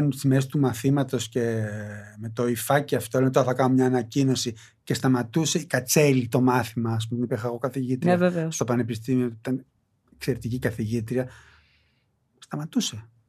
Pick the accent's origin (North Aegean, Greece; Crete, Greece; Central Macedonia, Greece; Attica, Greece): Attica, Greece; Zografou; Εγώ μεγάλο στο ζωγράφο. Το ζωγράφο ήταν πολυκατοικίες. Τέτοιου τύπου, τις δεκαετίες του 70